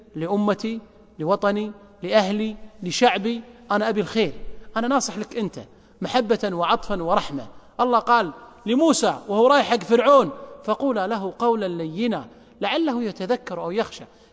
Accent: Kuwait

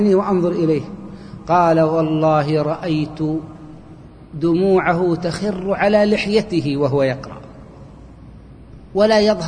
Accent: Saudi Arabia; عندنا في السعودية هنا أضبط أهل الجزيرة للقرآن

